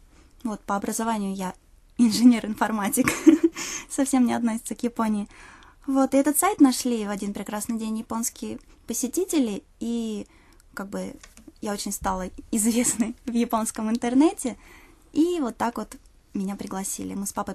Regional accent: Novosibirsk, Novosibirsk Oblast, Russia; born there; И я родилась в Новосибирске, а Новосибирск — это город-побратим вместе с Саппоро.

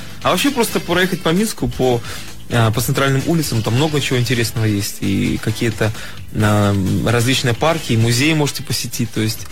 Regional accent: Belarus; born there; мне приятно, что я родился в Беларуси, я этим горжусь, так сказать.

